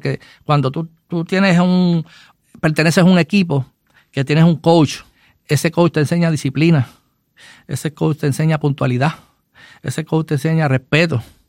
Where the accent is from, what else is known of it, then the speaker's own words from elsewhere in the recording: Mayagüez, Puerto Rico; para los que pues no me conozcan. Soy de la ciudad de Mayagüez, ¿verdad? Nacido y criado en Mayagüez, llevo 59 años en esta ciudad.